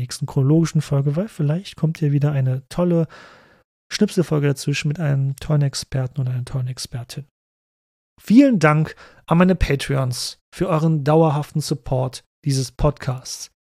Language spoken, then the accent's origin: German; Cologne, North Rhine-Westphalia, Germany; mir als Kölner sehr vertraut sind